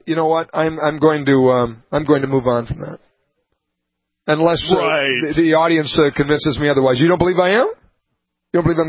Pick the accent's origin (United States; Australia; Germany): United States; Minnesota; I was born and raised in Minnesota, so I'm not anti-Minnesota.